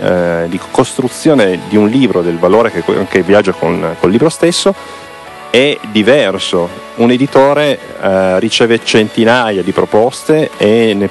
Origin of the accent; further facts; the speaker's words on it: Piedmont, Italy; io in quanto piemontese, di nome e cognome